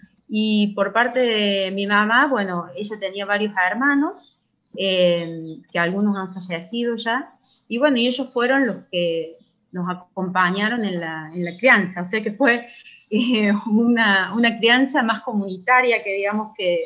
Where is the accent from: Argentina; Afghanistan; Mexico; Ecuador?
Argentina; Ballesteros, Córdoba; born there; yo nací en la localidad, bueno, de acá de Ballesteros, o sea, cerquita.